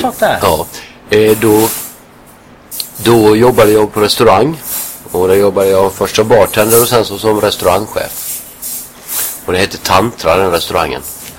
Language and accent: Swedish; Halmstad, Halland County, Sweden; Ja, jag kommer ju från Halmstad.